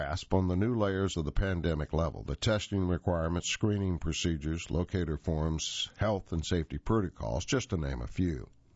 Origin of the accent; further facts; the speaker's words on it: United Kingdom; I'm a British citizen, and I was coming home